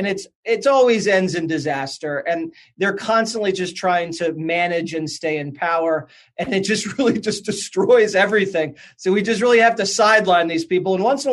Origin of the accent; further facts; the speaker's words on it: Philadelphia, Pennsylvania, United States; Yeah, so I grew up in Philly and in the Northeast.